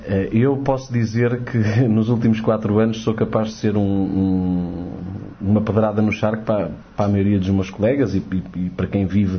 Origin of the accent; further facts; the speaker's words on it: Corroios, Setúbal, Portugal; Onde eu fui criado e onde eu, de certa forma, despontei para as canções